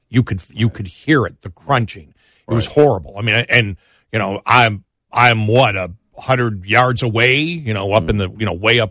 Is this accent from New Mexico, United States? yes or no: no; Buffalo, New York, United States; everybody knows I'm from Buffalo and a fan.